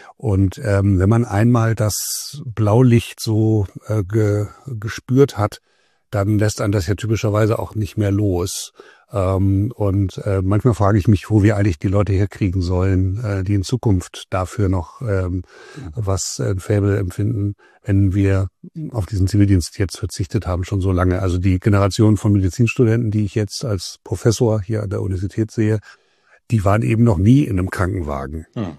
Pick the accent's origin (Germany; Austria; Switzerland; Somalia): Germany; Hamburg; now in Münster, Germany; In meiner Heimatstadt Hamburg war die Feuerwehr der Rettungsdienst, und hier in meiner jetzigen Heimat Münster in Westfalen